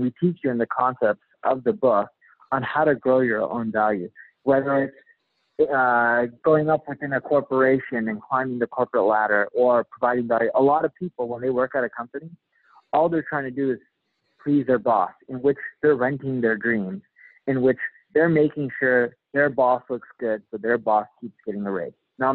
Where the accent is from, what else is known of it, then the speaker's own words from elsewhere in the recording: United States; As an American, it's really difficult there.